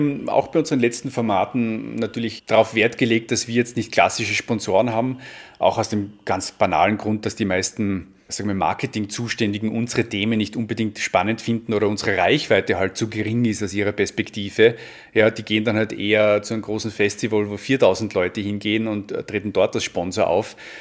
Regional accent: Tyrol, Austria; hier jetzt in meiner Heimatregion Tirol

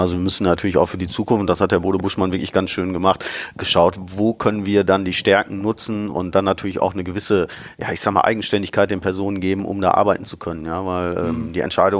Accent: Bottrop, North Rhine-Westphalia, Germany; also born or lived in Karlsruhe; Ich habe auch mal für 2 Jahre als Kind in Karlsruhe gelebt, aber eigentlich war ich immer Bottropper jung, wie man so schön sagt. Bin in Bottrop geboren, meine Familie kam dort her.

